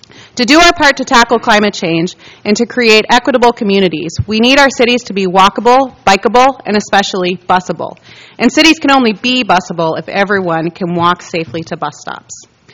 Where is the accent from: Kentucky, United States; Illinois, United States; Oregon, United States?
Oregon, United States; Portland; Growing up in Southwest Portland, it would have taken me 20 minutes to walk to school, but I never walked.